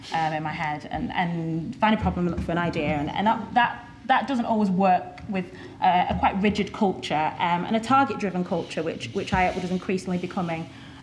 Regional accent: Bradford, Yorkshire and the Humber, United Kingdom; born there; I was born in Bradford.

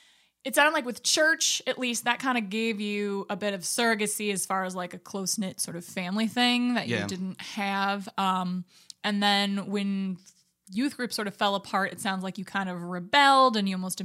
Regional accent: Mansfield, Ohio, United States; You know what? I grew up in Mansfield

